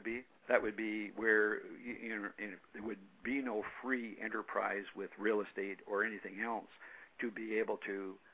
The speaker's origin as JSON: {"language": "English", "country": "Canada", "tie": "born or raised there", "moved": "as an adult", "said": "I come from Canada, you know, originally. I was born in Canada, and I left there when I was 18, 20, but I would go back and visit my mother."}